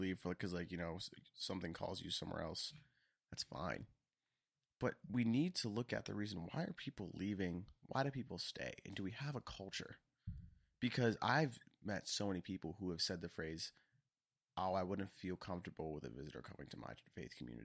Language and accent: English; Boston, Massachusetts, United States; I was like, oh, I'm from Boston. Like, this is how it is sometimes.